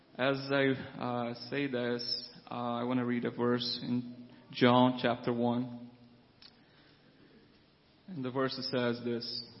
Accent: Brazil; English is a second language; moved away; So growing up in Brazil, we don't celebrate Thanksgiving

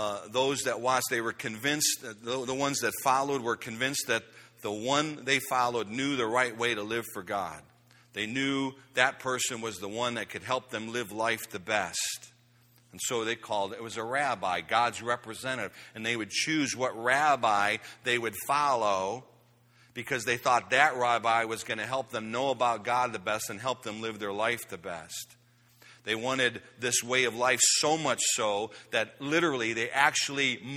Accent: Chicago, Illinois, United States; And we grew up in Chicago, and I was a White Sox fan.

